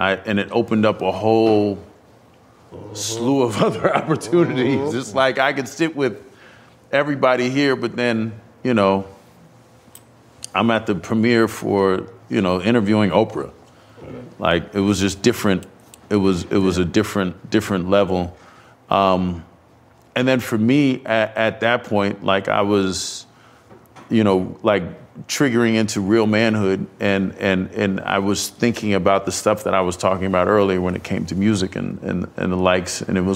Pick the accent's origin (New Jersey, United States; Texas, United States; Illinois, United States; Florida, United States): New Jersey, United States; South Orange; like I grew up in South Orange, Maplewood, a predominantly white school